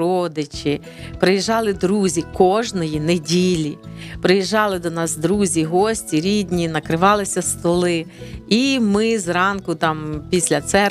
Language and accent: Ukrainian; Western Ukraine, Ukraine; Ми з Західної України, там фактично не було ні одної родини, яка би не постраждала від репресій.